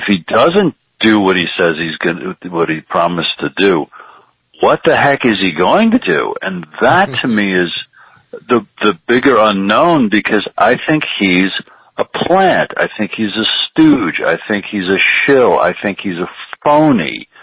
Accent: New Jersey, United States; also born or lived in Manhattan, New York; now in California, United States; Now, I'm a native New Yorker. I live in California now, but my parents were born and raised in Manhattan. I lived in Manhattan as a young man, a childhood in New Jersey, and then I was a young adult in Manhattan for many, many years.

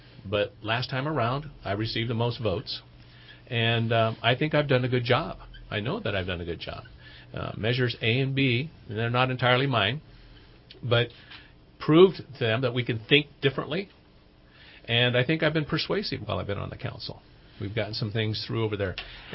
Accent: California, United States; Number one, I'm born here. Born and raised in Shasta County. I was born at Mercy Hospital a month after we opened up on the hill there.

